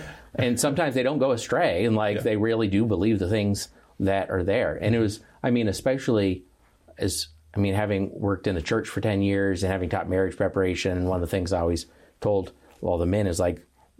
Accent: Tucson, Arizona, United States; also born or lived in Santa Barbara, California; Yeah, I grew up in Tucson, Arizona.

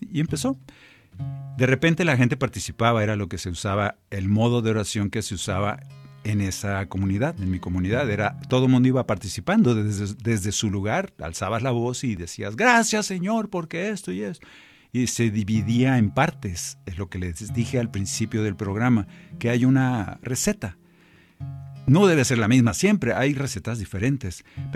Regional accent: Navojoa, Sonora, Mexico; allá en mi pueblo, en Navojoa, Sonora.

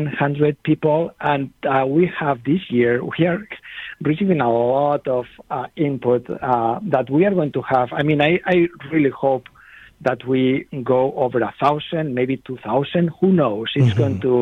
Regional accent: Spain; now in United States; I'm from Spain originally. So I grew up with Eucharistic processions

